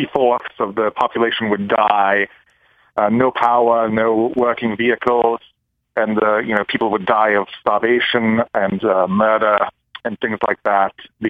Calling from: Cumberland, Maryland, United States; from Cumberland, Maryland.

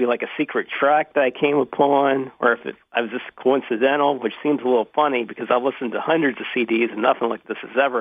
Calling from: Cumberland, Maryland, United States; from Cumberland, Maryland.

